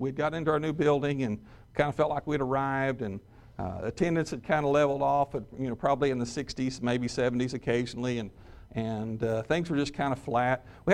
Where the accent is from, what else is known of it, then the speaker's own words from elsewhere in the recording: Vian, Oklahoma, United States; I grew up in Landmark Missionary Baptist Church in Vian, and that's the only church I've ever been a member